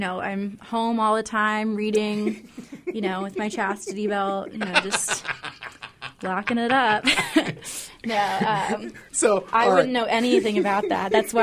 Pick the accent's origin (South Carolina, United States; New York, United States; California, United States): California, United States; And then there's yours truly, who's born and bred in Southern California.